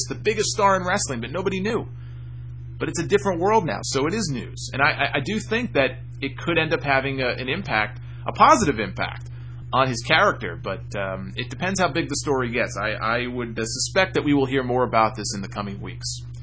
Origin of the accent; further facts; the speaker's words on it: New York, United States; one of those states that MMA is illegal in, if you can believe it, is my home state of New York.